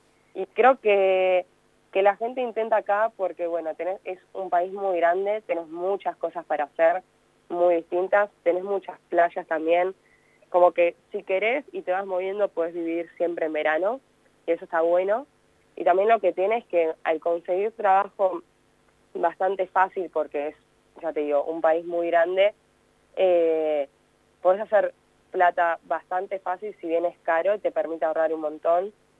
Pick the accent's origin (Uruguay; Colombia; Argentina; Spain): Argentina; now in Australia; nosotros que venimos quizás de Argentina o Sudamérica